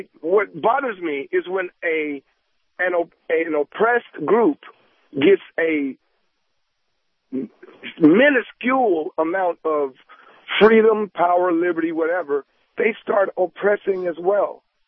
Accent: the South, United States; I watch his show, I think he's funny, but it's funny because he's a redneck, and I'm from the South, and I get it.

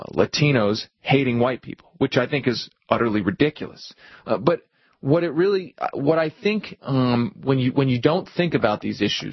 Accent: United States; What I think is actually more more disturbing as an American

